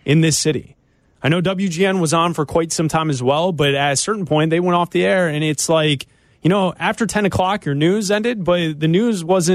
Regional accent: Chicago, Illinois, United States; As a Chicagoan, I was, and as someone who works in the media

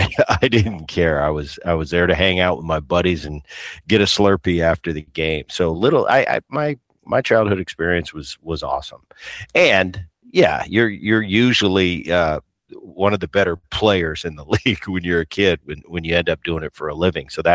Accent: New Jersey, United States; Well, you know, I grew up in Jersey, and I just did a show about this the other day.

